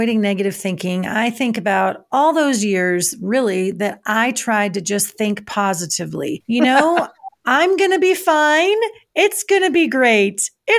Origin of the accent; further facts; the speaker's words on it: Los Angeles, California, United States; I've mentioned before that I was raised in Los Angeles, where you have this incredible pressure to look a certain way and be tan and fit and all this kind of thing.